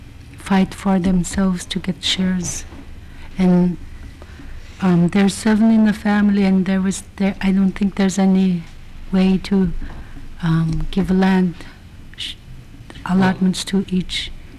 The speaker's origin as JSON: {"language": "English", "town": "Hooper Bay", "region": "Alaska", "country": "United States", "said": "I'm from Hooper Bay."}